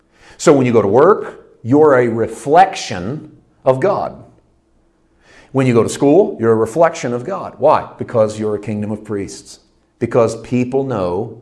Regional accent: Missouri, United States; But I was raised in Southeast Missouri, and no one was going to preach on Nadab and Abihu, especially if they were spelled Nadab and Abihu.

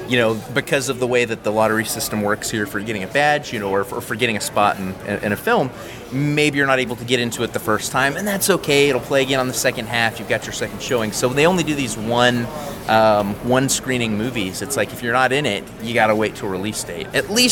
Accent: Austin, Texas, United States; here we are here in Austin, Texas. This is my hometown.

